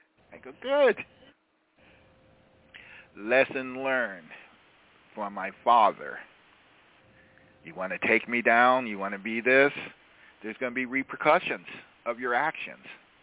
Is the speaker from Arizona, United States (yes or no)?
no; California, United States; We're from California and everything.